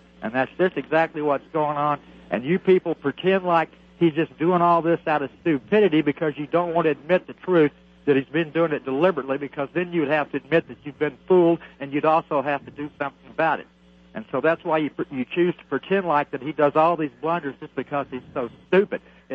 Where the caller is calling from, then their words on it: Cherryville, Missouri, United States; Cherryville.